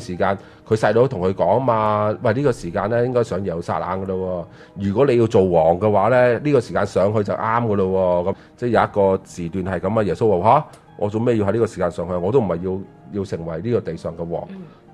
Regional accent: Hong Kong; 我系一个香港人嚟嘅

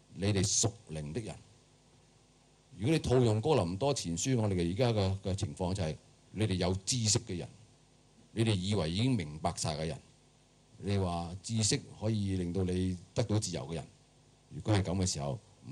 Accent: China; 即係猶太人嘅自大心理唔絕對唔比我哋中國人低嘅，係咪？

